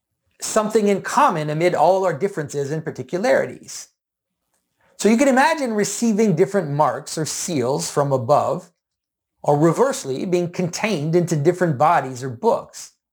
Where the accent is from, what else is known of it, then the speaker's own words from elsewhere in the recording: Quebec, Canada; I bear the name of my ancestors … while I am also marked by being Quebecois, by being Canadian